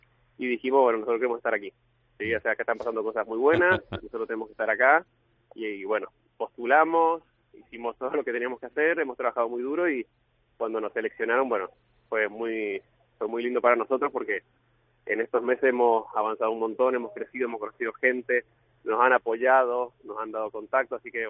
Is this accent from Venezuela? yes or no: no; Argentina; now in Spain; los dos fundadores somos argentinos. Empezamos a emprender aquí en España